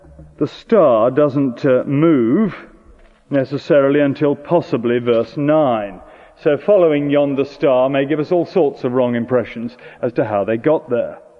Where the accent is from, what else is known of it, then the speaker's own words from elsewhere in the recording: United Kingdom; We're British here.